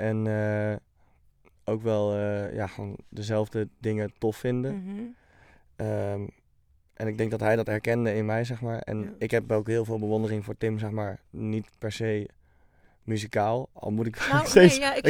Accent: Deventer, Overijssel, Netherlands; Dus toen heb ik een beurs gekregen van de gemeente Deventer, waar ik vandaan kom.

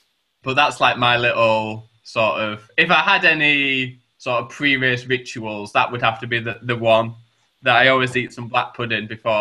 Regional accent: Yorkshire and the Humber, United Kingdom; Obviously, because I'm from Yorkshire, I'm really good at chugging drink and stuff.

